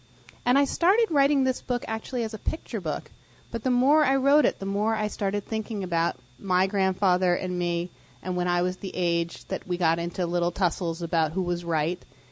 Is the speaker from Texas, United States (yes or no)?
no; Vermont, United States; In addition, I grew up Jewish in Vermont, where there were not very many other Jewish kids.